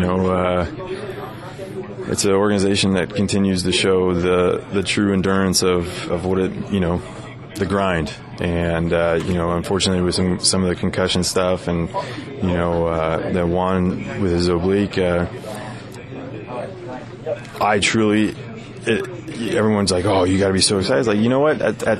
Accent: California, United States; watching him when I was, you know, growing up in the Bay Area, and he was a part of the Big Three.

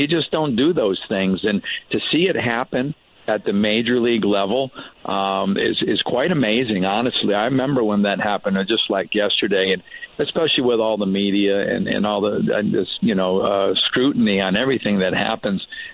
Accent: Colchester, Connecticut, United States; I had a person reach out from Colchester, Connecticut, my hometown, and just said, hey, wanted to say hello

